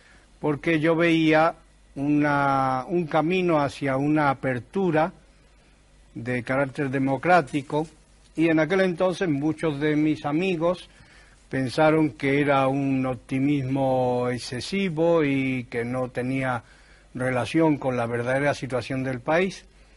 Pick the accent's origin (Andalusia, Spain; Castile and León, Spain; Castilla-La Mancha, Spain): Andalusia, Spain; Granada; Yo me crié en Granada, viví durante unos años en el Albaicín, en uno de aquellos cármenes del Albaicín.